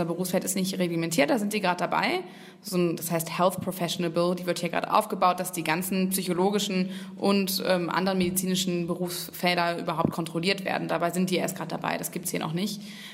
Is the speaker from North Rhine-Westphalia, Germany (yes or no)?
yes; Cologne, North Rhine-Westphalia, Germany; also born or lived in Munich; Genau, also ich komme aus Köln. Ich komme aus Köln ursprünglich, aber ich habe in München studiert.